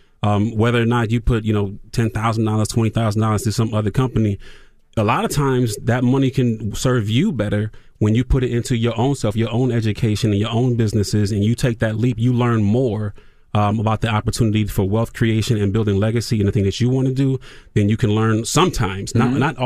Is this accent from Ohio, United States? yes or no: yes; Toledo, Ohio, United States; Oh, the radio, because I'm from Toledo, Ohio, you mm-hmm. know